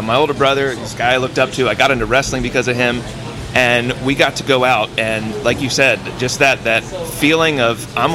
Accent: Florida, United States; But myself, I actually am local here. I grew up in Seminole area. I am happy to say I'm an Osceola graduate.

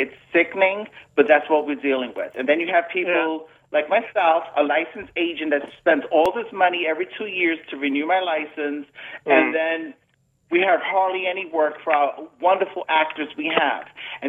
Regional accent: New York, United States; now in Florida, United States; Trust me, I've been living here for over 14 years. I'm originally from New York, and I love Florida.

